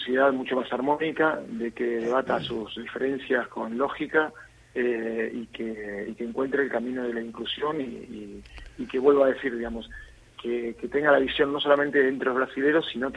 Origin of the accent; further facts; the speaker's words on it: Argentina; como argentino fronterizo y como ciudadano de América Latina